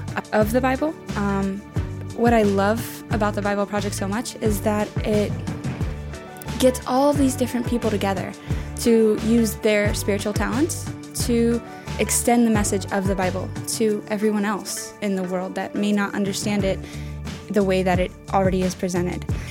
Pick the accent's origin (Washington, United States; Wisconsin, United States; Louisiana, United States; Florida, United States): Florida, United States; Miami; I am from Miami, Florida.